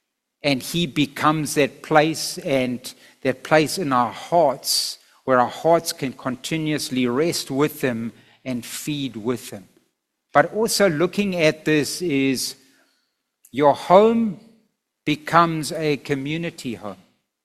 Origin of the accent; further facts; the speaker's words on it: England, United Kingdom; It's a H, but it's an H. I'm English, guys.